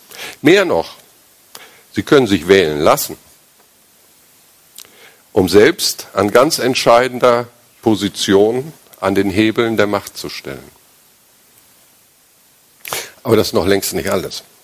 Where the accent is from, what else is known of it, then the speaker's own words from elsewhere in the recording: Germany; automatisch mit der Geburt bekommen und denken im Übrigen nicht weiter drüber nach, weil ist halt so. Wir sind Deutsche.